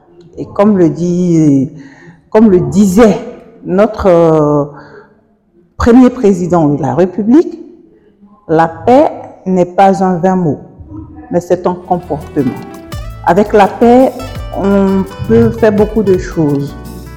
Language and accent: French; Côte d’Ivoire; il faut dire que moi je viens de la Côte d'Ivoire.